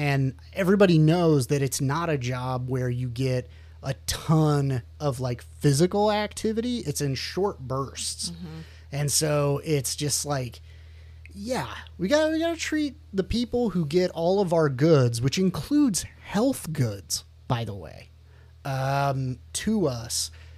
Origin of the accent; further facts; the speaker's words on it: Midwest, United States; All I can say is growing up in the Midwest.